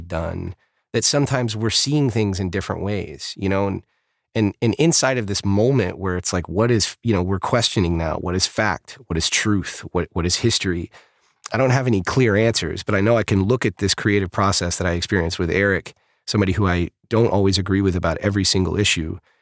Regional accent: Texas, United States; I grew up in the South. I grew up in Texas, you know, in a very conservative family

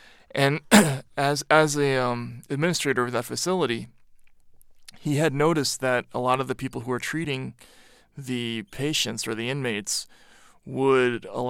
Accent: Massachusetts, United States; which is I grew up in Massachusetts, so I was familiar with.

